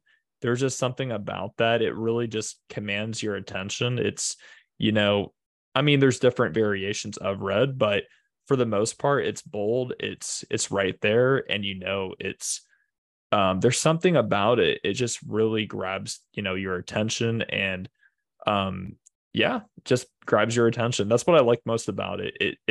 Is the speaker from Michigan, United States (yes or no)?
no; Toledo, Ohio, United States; Yes, I am from initially Ohio.